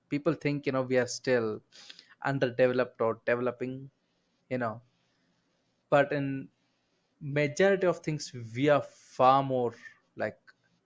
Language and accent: English; Bangalore, Karnataka, India; I'm from a city called as Bangalore, India. So it's like the Silicon Valley of India, you know, where mostly tech people live. It's a very concrete, typical city.